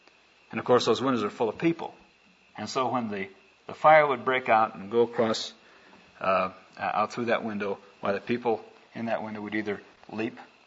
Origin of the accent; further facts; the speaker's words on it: Brazil; it was very exciting for me to be back in my home country again.